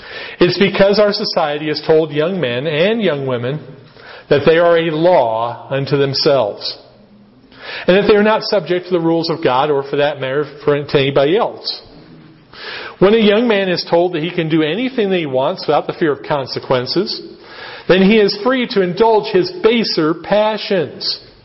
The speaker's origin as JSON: {"language": "English", "country": "United States", "said": "I don't make an apology for being an American. I am an American."}